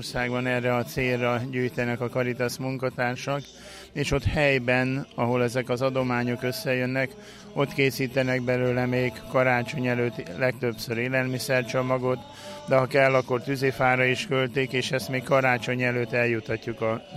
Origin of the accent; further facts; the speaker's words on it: Győr, Győr-Moson-Sopron, Hungary; Mindig örömmel jövök haza, hiszen itt Győrben születtem, és itt is jártam iskolába valóban.